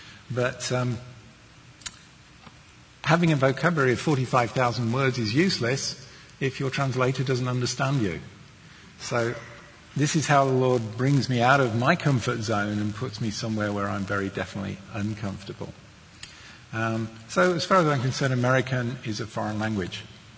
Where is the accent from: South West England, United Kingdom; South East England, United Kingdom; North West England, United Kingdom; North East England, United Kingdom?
South East England, United Kingdom; now in England; I was born and brought up in the Garden of England, and the typical English was as the Queen would speak it. And I was brought up that way by my parents, and then we moved